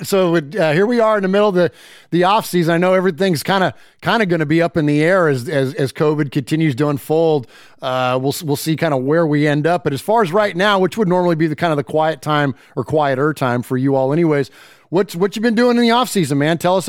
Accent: California, United States; You know, I grew up in the Bay Area, and of course grew up a Raider fan

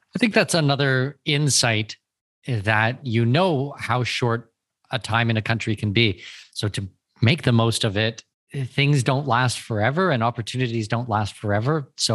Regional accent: Canada; I'm Canadian, you're American, we both speak English

